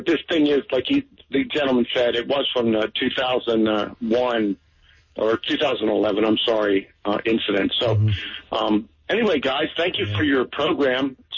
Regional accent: Pennsylvania, United States; now in Florida, United States; When I'm from Pennsylvania. I've been in Florida for years.

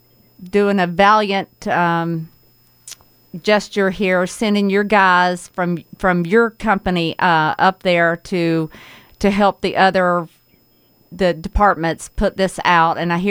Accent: Blue Ridge, Georgia, United States; I'm from Blue Ridge, Georgia, and I was there last weekend, and it's really rough up there right now.

